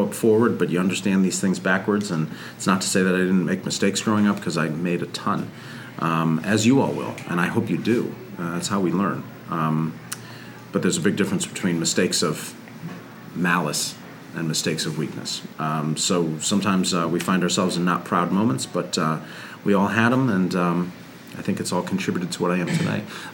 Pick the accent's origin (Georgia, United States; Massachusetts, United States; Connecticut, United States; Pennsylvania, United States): Connecticut, United States; Hartford; Hartford area. I moved around a lot as a kid.